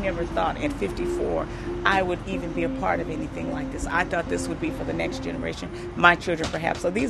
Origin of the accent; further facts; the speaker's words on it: Los Angeles, California, United States; I'm from Los Angeles, California.